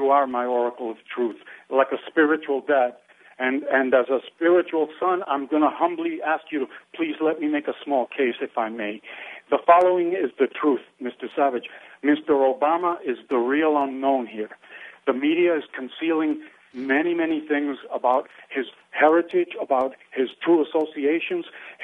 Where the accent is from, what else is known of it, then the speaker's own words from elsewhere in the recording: Puerto Rico; born there; I'm of Hispanic heritage. I'm American who was born in Puerto Rico